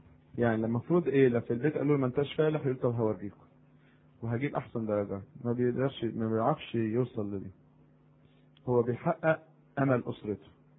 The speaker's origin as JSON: {"language": "Arabic", "country": "Egypt", "said": "طبعا لو عندنا في مصر كان عمل ايه؟"}